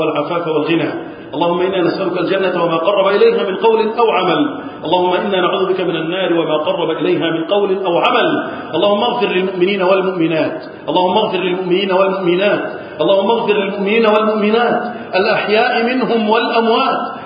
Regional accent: Egypt; اللهم احفظ بلدنا مصر وسائر بلاد المسلمين من الفتن.

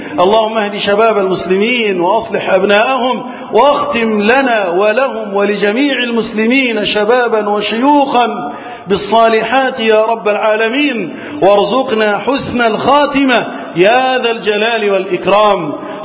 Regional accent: Egypt; اللهم احفظ بلدنا مصر وسائر بلاد المسلمين من الفتن.

